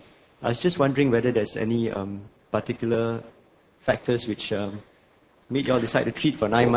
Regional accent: Singapore; I'm a fellow from Singapore.

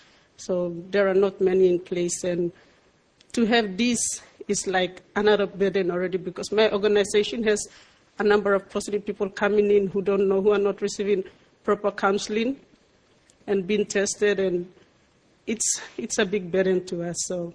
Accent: Papua New Guinea; In my country, I see it as being very problematic because we don't have treatment services.

